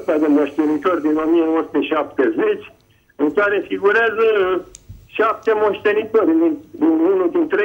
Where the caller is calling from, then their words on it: Prahova, Romania; din Prahova și aș avea și o întrebare pentru doamna avocat